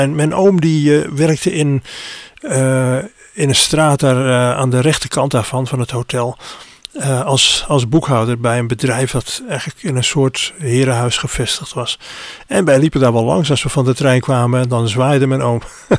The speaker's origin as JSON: {"language": "Dutch", "town": "Assen", "region": "Drenthe", "country": "Netherlands", "tie": "born there", "said": "de plaats waar ik geboren ben, Assen"}